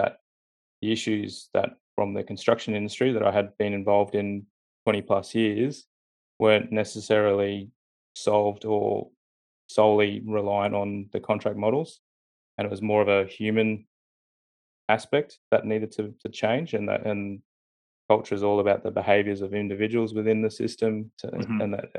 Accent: Brisbane, Queensland, Australia; also born or lived in Sydney; my parents are immigrants, and mm-hmm. Yeah, so I was born in Sydney but moved up to Brisbane when I was about 2.

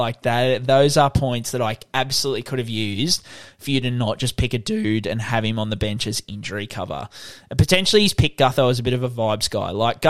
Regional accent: Queensland, Australia; shot my vibe up as a Queenslander, mind you.

